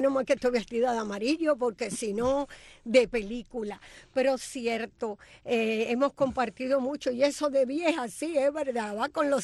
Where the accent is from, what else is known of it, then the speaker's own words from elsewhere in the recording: Santiago de las Vegas, Havana, Cuba; born there; yo nací en Santiago de las Vegas, que es un pueblito.